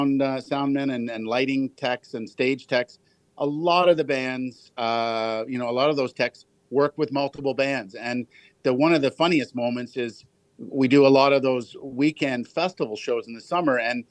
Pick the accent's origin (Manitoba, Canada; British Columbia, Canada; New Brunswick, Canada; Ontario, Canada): Ontario, Canada; accent: Ontario; I could put on my best Scottish accent, but it's not going to be as good as … So I'll just do my Ontario accent.